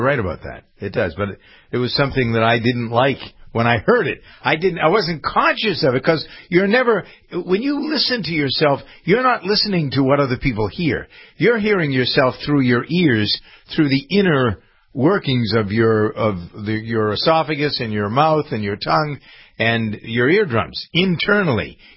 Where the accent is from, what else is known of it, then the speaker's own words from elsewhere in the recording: New England, United States; accent: New England; I'm getting a lot of jazz from my friends here about my New England accent.